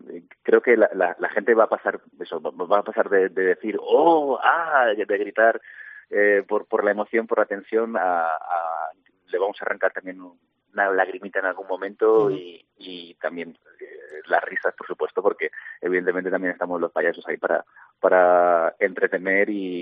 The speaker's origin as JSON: {"language": "Spanish", "town": "Alicante", "region": "Valencian Community", "country": "Spain", "said": "no hace el calor que de mi tierra, de Alicante"}